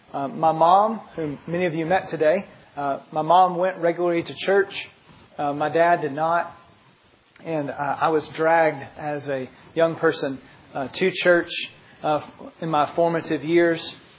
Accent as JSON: {"language": "English", "town": "Douglasville", "region": "Georgia", "country": "United States", "tie": "born or raised there", "said": "I grew up in Douglasville, so I'm a child of this town."}